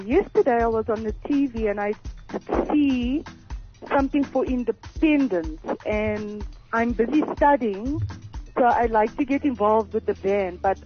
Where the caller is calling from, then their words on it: Delareyville, North West, South Africa; I'm calling from Delareyville.